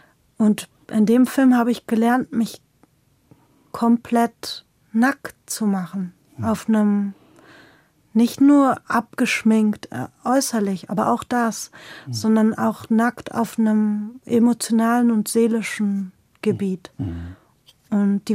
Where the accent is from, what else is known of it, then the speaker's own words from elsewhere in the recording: Berlin, Germany; Ja, in Kreuzberg.